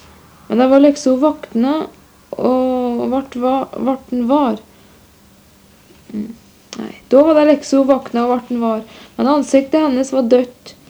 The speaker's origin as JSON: {"language": "Norwegian", "town": "Brønnøy", "region": "Nordland", "country": "Norway", "said": "ja, jeg kommer fra Brønnøy kommune på grensa til Sømna. Det er altså ikke Brønnøysundmål, men det er Brønnøymål. Og kanskje nærmere Sømna enn akkurat Brønnøysund."}